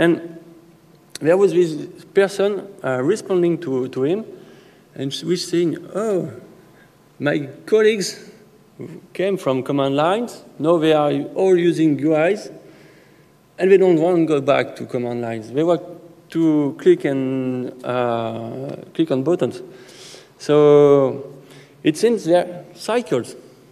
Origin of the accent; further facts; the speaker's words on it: France; I'm from France.